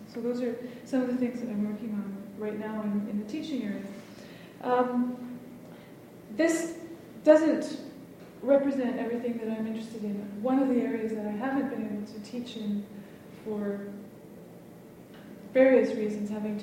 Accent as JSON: {"language": "English", "town": "Toronto", "region": "Ontario", "country": "Canada", "tie": "born or raised there", "also_born_or_lived": "Scotland", "lives_now": "Montreal, Canada", "said": "I was born in Scotland, grew up in Toronto, and I've lived in Montreal for the last 13 years."}